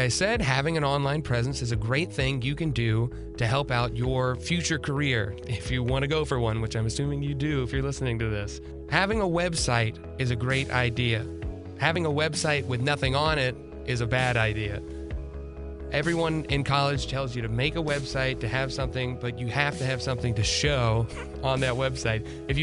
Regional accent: Florida, United States; also born or lived in Tennessee; I grew up in Florida and Tennessee, both about a half a life here and there.

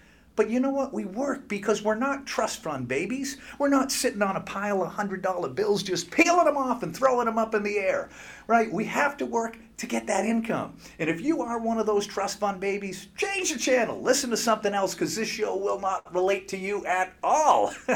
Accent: Boston, Massachusetts, United States; I'm from Boston, and I love it when he tells me what's going on there.

